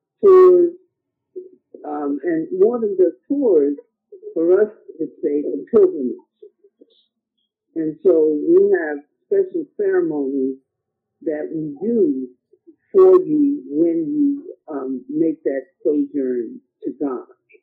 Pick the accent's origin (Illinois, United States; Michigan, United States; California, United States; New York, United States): New York, United States; New York City; now in Ghana; I'm originally from New York City, and I have been living in Ghana for the past 28 years.